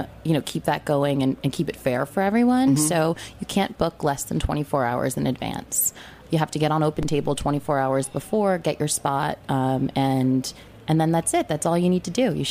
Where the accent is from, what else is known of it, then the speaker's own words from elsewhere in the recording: New England, United States; I'm a beach girl. I grew up in New England on the beach, so for me, like, a beach day, a pool day is all about a burger and a good barbecue menu.